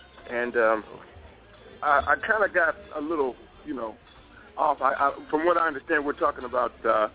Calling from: San Diego, California, United States; I'm calling from San Diego, California.

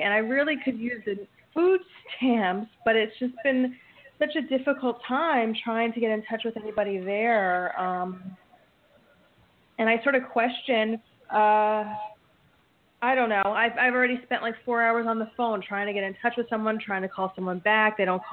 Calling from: New Jersey, United States; I'm calling from New Jersey.

